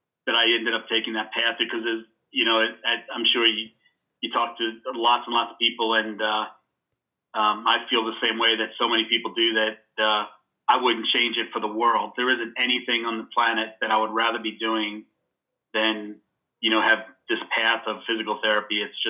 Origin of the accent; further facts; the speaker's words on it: New York, United States; Growing up in New York was the mecca of the universe, and I'm a New Yorker at heart, and people who drive with me will confirm that I am a New Yorker.